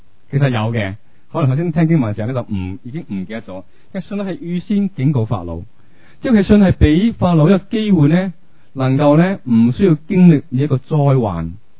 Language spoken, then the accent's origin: Cantonese; China; 今次我自己翻去内地，我谂翻啲事情，我睇住嗰个溪，即系我乡下有一条溪咧，